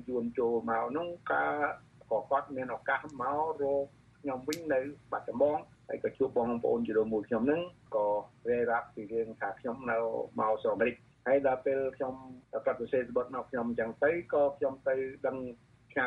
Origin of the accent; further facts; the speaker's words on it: Battambang, Cambodia; ខ្ញុំអ្នកបាត់ដំបង